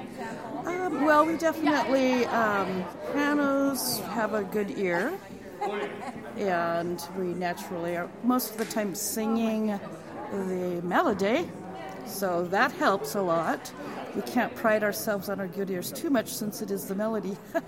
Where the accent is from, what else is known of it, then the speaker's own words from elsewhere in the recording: Astoria, Oregon, United States; And when I came back here to my hometown of Astoria